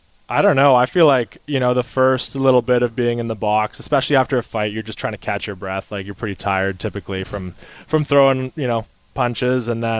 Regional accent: Whitby, Ontario, Canada; I got to take it back home to the city where I grew up in Whitby, Ontario.

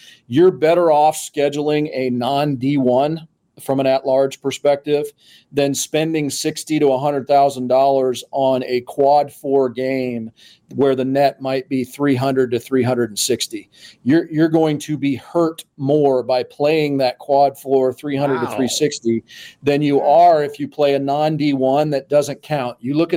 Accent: Manhattan, Kansas, United States; I think back to when I was growing up in Manhattan and we were watching the Jayhawks and Coach Williams do his thing.

